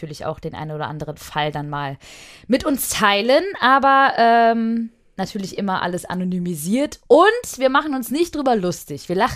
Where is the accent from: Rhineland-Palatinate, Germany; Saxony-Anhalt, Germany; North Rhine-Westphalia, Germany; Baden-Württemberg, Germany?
North Rhine-Westphalia, Germany; Düsseldorf; born there; Ich bin in Düsseldorf geboren, Leute.